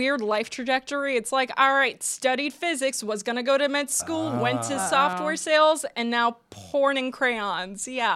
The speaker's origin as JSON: {"language": "English", "region": "New Jersey", "country": "United States", "tie": "born or raised there", "accent": "Polish", "said": "Yeah, but if you're hearing an accent, it's Polish."}